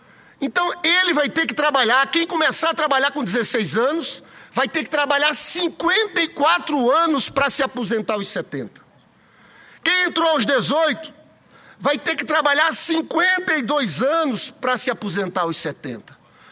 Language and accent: Portuguese; João Pessoa, Paraíba, Brazil; Eu sou senador pelo Rio de Janeiro, mas eu tenho muito orgulho de ser paraibano, de ser de João Pessoa.